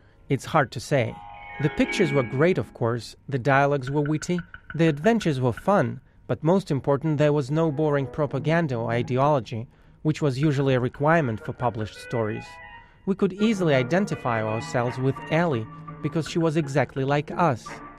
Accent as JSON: {"language": "English", "region": "Moscow", "country": "Russia", "tie": "born or raised there", "second_language": "English", "said": "As a kid growing up in Moscow in the 70s, I knew nothing about Frank Baum or … or Kansas."}